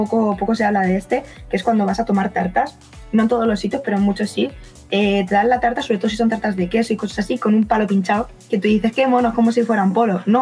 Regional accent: Spain; Nosotros como españoles, pues la primera vez que lo ves dices, no me acerco ahí

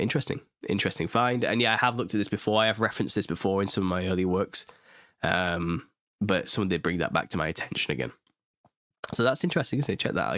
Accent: East of England, United Kingdom; I'm not from Lincoln. I studied in Lincoln for like 3 years. I'm on the east of England. I live in the west.

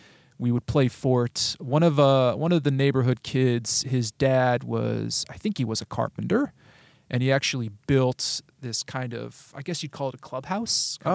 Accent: San Clemente, California, United States; But growing up in San Clemente is the name of the town, I always felt very detached, far away from anything that seemed interesting.

